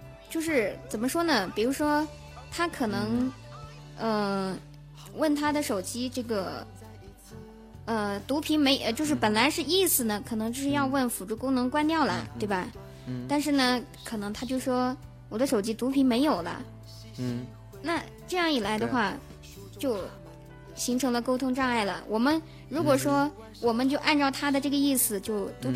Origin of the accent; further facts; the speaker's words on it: Yunnan, China; 因为我本身是南方的，我是云南的，然后针对四川啊什么贵州这边的方言我还勉强能听懂一点，但是有些真的很地道的四川方言我真听不懂。